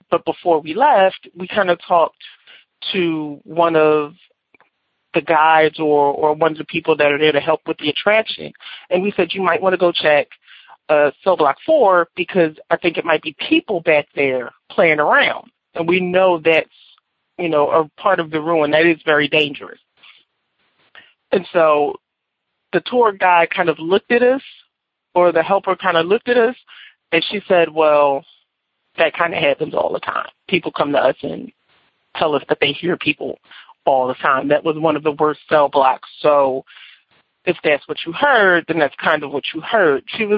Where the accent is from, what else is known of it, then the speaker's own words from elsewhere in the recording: Philadelphia, Pennsylvania, United States; I'm from Philadelphia, Pennsylvania.